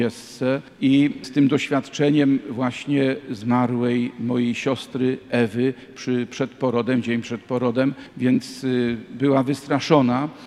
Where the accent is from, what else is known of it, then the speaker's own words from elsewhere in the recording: Środa Wielkopolska, Greater Poland Voivodeship, Poland; Pochodzę z małej miejscowości pod Poznaniem, ze Środy Wielkopolskiej.